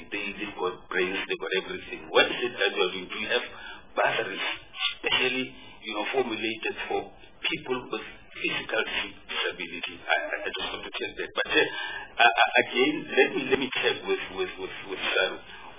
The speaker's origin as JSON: {"language": "English", "town": "Vryburg", "region": "North West", "country": "South Africa", "said": "I'm from Vryburg, Van Vryburghaaf."}